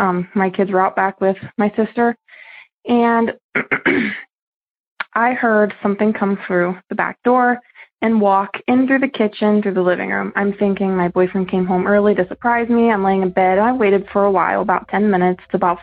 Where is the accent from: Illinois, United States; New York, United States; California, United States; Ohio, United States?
Ohio, United States; Howard; I'm from Howard, Ohio.